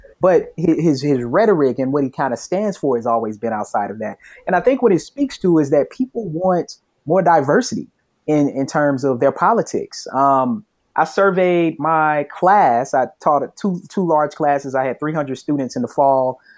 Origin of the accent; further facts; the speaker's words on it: Tennessee, United States; I mean, as a native Tennessean, the fact that I grew up in Tennessee, I mean, just being a Southerner, that gets me excited.